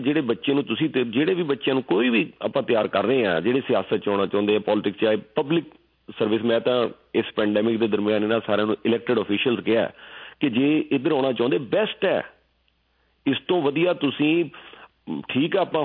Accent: Canada; ਮੈਂ ਕਿਹਾ ਜੀ ਅਸੀਂ ਕੈਨੇਡੀਅਨ ਹਾਂ ਬਸ

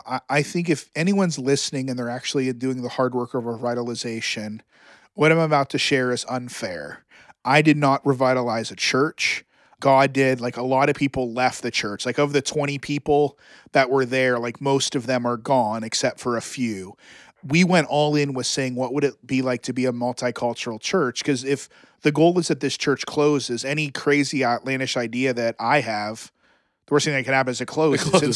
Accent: Youngstown, Ohio, United States; I mean, I grew up in Northeast Ohio. Youngstown, Ohio is a diverse, like, African-American.

